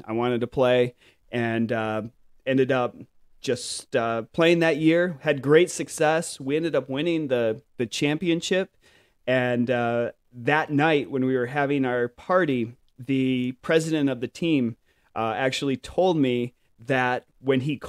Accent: Grand Rapids, Michigan, United States; I'm a boy from Grand Rapids, Michigan. So that's where I was born and raised, up in Grand Rapids. That is the west side of Michigan.

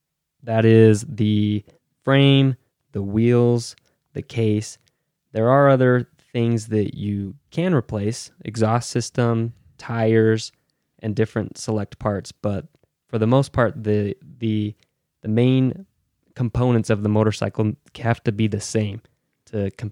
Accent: Utah, United States; And I have experience, I'm from Utah, and I have experience riding in what I consider desert sand.

